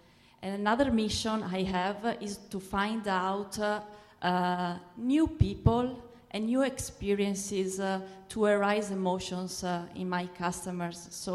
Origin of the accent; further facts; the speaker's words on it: Italy; English is a second language; and I come from Italy. Sorry for my English.